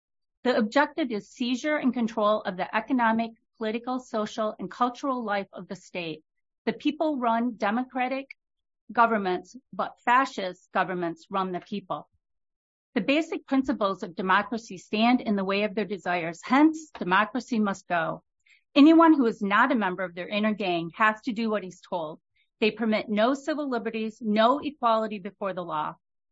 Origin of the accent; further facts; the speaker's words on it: Michigan, United States; I'm from Charlevoix County.